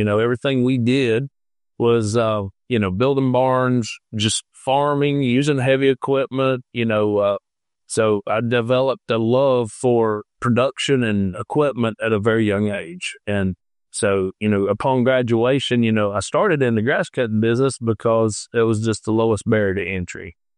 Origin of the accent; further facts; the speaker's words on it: North Carolina, United States; now in Atlanta, United States; Like, I grew up in mountains in North Carolina, but, you know, started my career out here